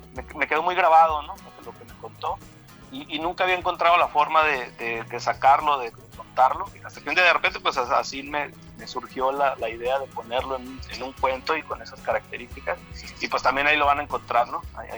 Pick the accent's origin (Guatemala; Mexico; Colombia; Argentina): Mexico; Mexico City; Yo vengo de la Ciudad de México, ¿no? Yo vengo del DF, tengo ya bastantes años viviendo por este lado. E inevitablemente guardo mis raíces, guardo ese lenguaje, guardo esas expresiones que no son de aquí, pero tengo también las que son de aquí